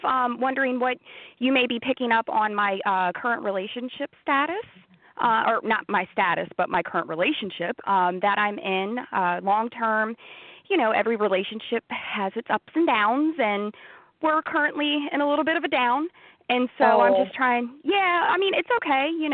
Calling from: Maryland, United States; I'm in Maryland.

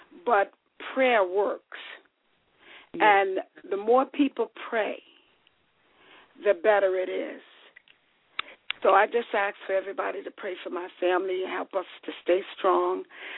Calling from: Connecticut, United States; I'm calling from Connecticut.

